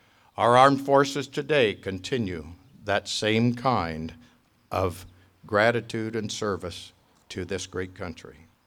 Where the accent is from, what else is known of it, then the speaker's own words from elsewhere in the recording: Jackson Center, Ohio, United States; In my hometown, town smaller than Fort Recovery, actually, a little town of Jackson Center